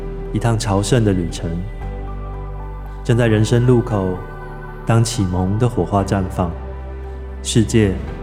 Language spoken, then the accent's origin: Chinese; Tainan, Taiwan; born there; 可是问题是我是在台湾台南出生的嘛，然后我们家有一份族谱，所以我知道我的祖先是从中国大陆过来的，然后